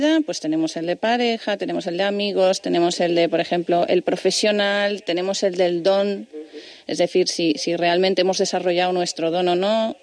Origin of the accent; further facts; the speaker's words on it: Canary Islands, Spain; Soy de Canarias.